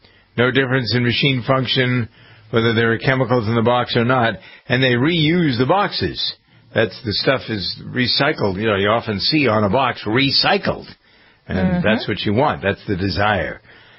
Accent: Massachusetts, United States; coming here to Massachusetts, my home state

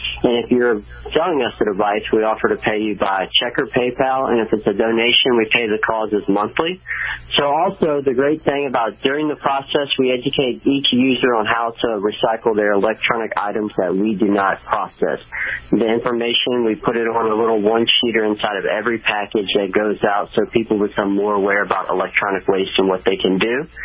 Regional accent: Shreveport, Louisiana, United States; Well, as you said, I'm from Shreveport, Louisiana

